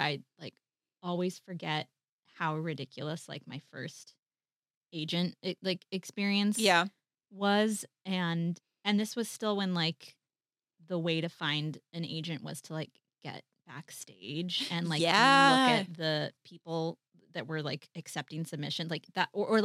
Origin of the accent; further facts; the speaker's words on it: Midwest, United States; also born or lived in Colombia; I was like, I'm Colombian. I grew up in the Midwest. I have an accent.